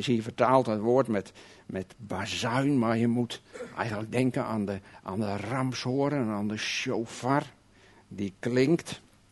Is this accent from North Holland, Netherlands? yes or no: no; South Holland, Netherlands; ik kom uit Alblasserwaard, daar is alles wat groener dan hier.